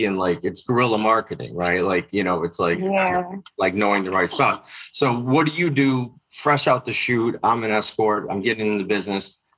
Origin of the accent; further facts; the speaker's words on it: Chicago, Illinois, United States; now in Los Angeles, United States; I'm from Chicago. It's like 10 degrees. I left that, but now I'm cool California.